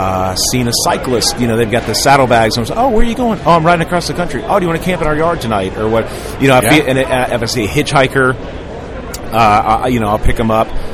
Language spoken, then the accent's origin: English; Memphis, Tennessee, United States; And growing up in Memphis, I would go to this. There's a park in Memphis called Mud Island River Park